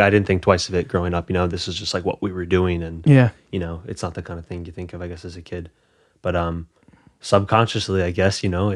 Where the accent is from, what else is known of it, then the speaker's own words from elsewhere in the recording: Quantico, Virginia, United States; also born or lived in Livingston, United States; Born in Livingston, New Jersey. There's a hospital down there, but I didn't really grow up there. I grew up in Quantico all my life.